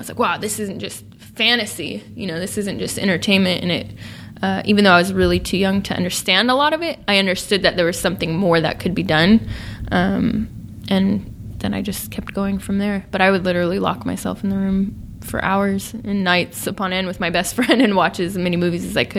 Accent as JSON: {"language": "English", "town": "Sacramento", "region": "California", "country": "United States", "tie": "born or raised there", "said": "I jumped around from high school to high school. I grew up in Sacramento."}